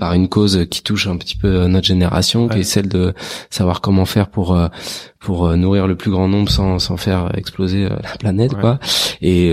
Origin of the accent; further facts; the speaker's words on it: Paris, Île-de-France, France; en tant que parisien, on découvre ces variétés qu'on n'avait jamais vues